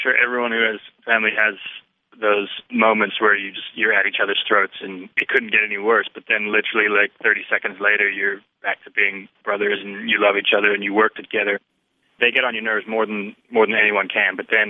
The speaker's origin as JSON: {"language": "English", "country": "South Africa", "tie": "born or raised there", "also_born_or_lived": "London", "lives_now": "Phoenix, United States", "said": "Three of us are born in London, one born in South Africa. We grew up in South Africa, moved to Phoenix, started the band here in Phoenix"}